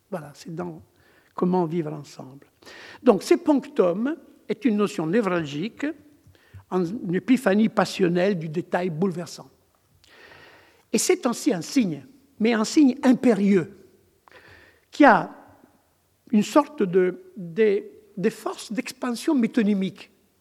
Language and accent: French; Rimini, Emilia-Romagna, Italy; French is a second language; je suis de Rimini